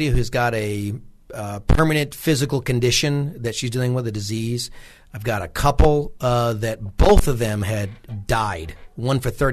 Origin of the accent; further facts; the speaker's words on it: United States; As an American, very proud, USAID was everywhere.